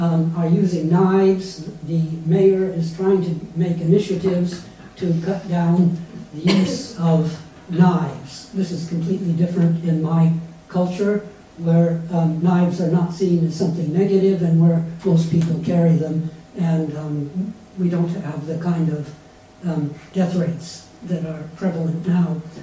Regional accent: Norway; English is a second language; now in United Kingdom; from Norway.

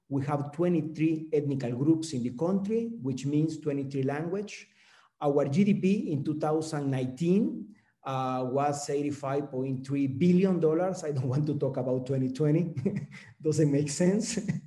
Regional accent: Guatemala; I met Vanessa as a diplomat. She was the Deputy Secretary of Foreign Affairs of Mexico, and I was her counterpart from Guatemala some years ago.

